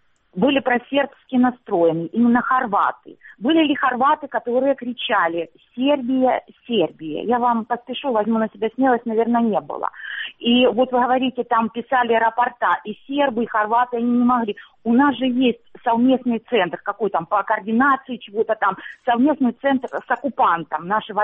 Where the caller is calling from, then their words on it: Luhansk Oblast, Ukraine; Здравствуйте, Луганщина.